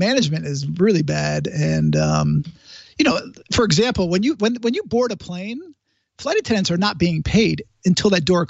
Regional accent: Connecticut, United States; I went to school in California. I grew up in Connecticut.

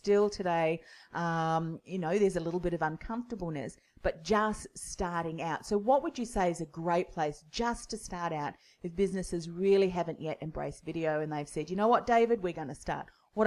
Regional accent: New Zealand; I'm originally from New Zealand too, and we, you know, we kind of take the mickey out of ourselves.

